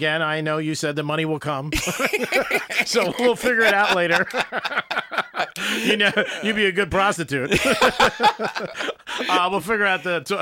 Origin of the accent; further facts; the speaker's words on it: New Jersey, United States; I grew up in the northern New Jersey, lived in the city for years